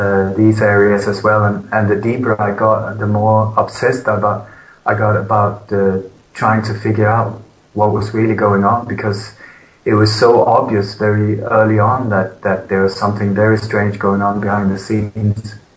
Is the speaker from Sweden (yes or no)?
yes; Sweden; also born or lived in Denmark; now in Spain; I was actually born in Denmark, but I grew up in Sweden. And since the year 2000, I live in Spain